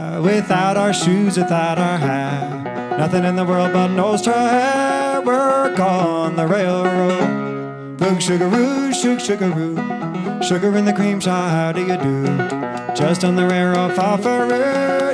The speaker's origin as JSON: {"language": "English", "region": "North East England", "country": "United Kingdom", "lives_now": "London, United Kingdom", "said": "And we both live in London. We're both from the Northeast."}